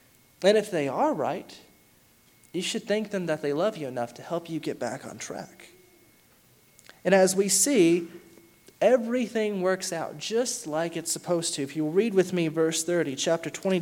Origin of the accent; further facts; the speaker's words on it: Alabama, United States; moved away; I didn't realize how true this was till I moved from Alabama. I didn't realize we carried such a stereotype.